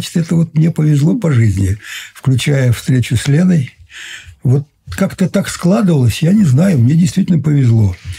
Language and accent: Russian; Sverdlovsk Oblast, Russia; born there; moved away; С Урала. Я родился под Свердловском.